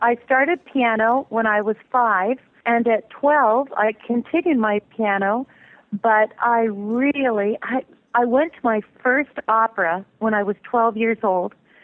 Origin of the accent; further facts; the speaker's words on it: Ohio, United States; So I grew up in Ohio with a wonderful, you know, my mother is very European in her speech and her mannerisms and polite, you know, table manners and everything.